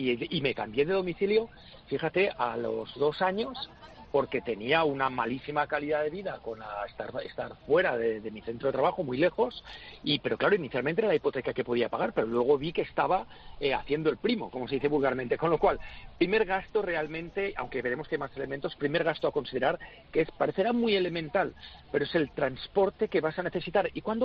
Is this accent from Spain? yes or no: yes; Barcelona, Catalonia, Spain; Yo soy de Barcelona, Pilar